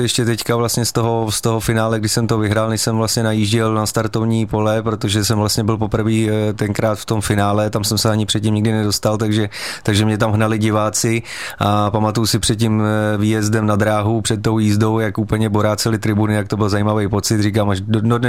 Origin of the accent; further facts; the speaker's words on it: Pardubice, Pardubice Region, Czechia; já tím, že jsem Čech a ještě k tomu Pardubák, nebo jsem začínal v tom klubu v Pardubicích od malinka